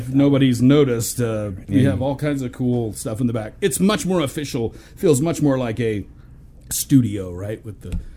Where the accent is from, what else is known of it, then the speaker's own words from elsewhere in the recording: Texas, United States; Oh, yeah, many. I'm from Texas, dude.